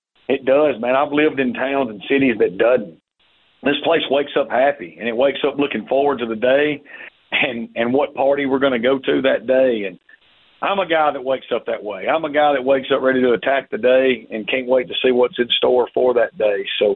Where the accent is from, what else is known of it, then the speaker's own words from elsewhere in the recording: Amory, Mississippi, United States; which was like growing up in Amory playing for my dad.